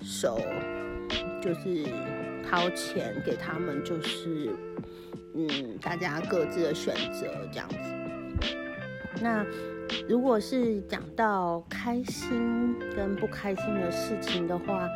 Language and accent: Chinese; Kaohsiung, Taiwan; 反正我从小在我高雄的家乡就是这样长大的